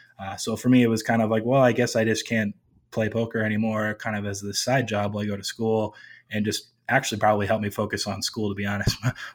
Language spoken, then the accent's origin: English; California, United States; But the first time when I turned 18, where I grew up near Los Angeles, they have a few Indian casinos around where you only have to be 18 to play.